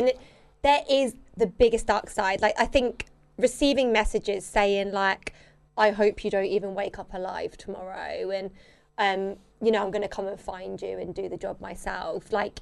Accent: Jersey; I'm from Jersey.

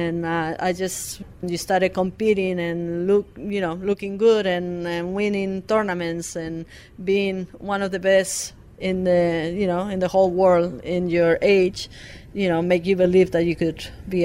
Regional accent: Aragon, Spain; Not my hometown, but like my area, which is called Aragon.

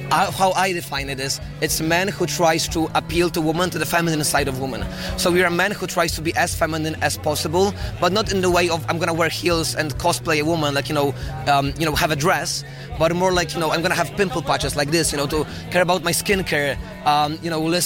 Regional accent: Poland; English is a second language; now in London, United Kingdom; I'm from Poland. I'm 19. I'm a student in London at UCL right now.

